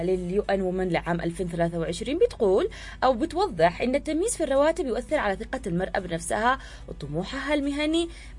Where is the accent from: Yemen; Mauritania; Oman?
Yemen